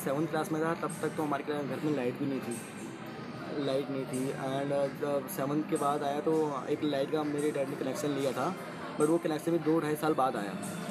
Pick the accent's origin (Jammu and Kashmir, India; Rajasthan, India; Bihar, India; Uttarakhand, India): Uttarakhand, India; तो हम daily 4 kilometre up down करते थे 4 जाना 4 आना 8 किलोमीटर डेली होता था एक्चुअली उत्तराखंड में मुझे सबसे बेस्ट जो सीजन लगता समर का लगता था